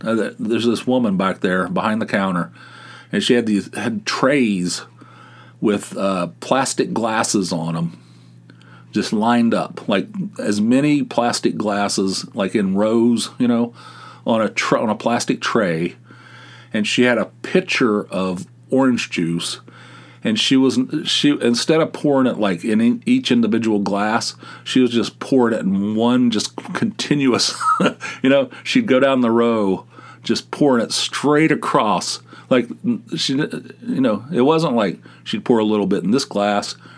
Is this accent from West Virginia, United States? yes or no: yes; Dunbar, West Virginia, United States; I mean, we're from Dunbar, West Virginia. I never seen any shit like that before.